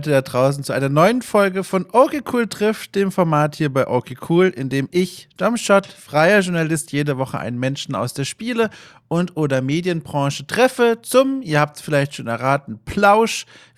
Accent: Bavaria, Germany; accent: Franconian; ich komme selbst aus Franken. Ich habe den Dialekt über die Jahre verloren, finde ich auch gar nicht so schlimm, ich hatte den eh nie so ausgeprägt.

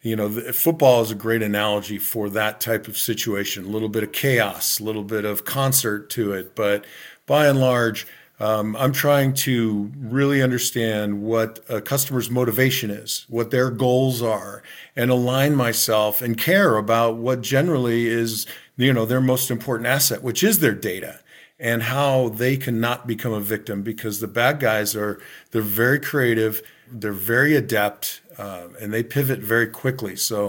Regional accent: Arizona, United States; I had three offers to play, and one was from my hometown school, the University of Arizona.

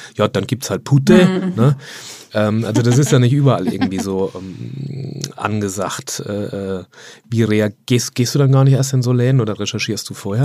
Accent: Hamburg, Germany; so veganes gab es bei uns in Hamburg, alles nicht.

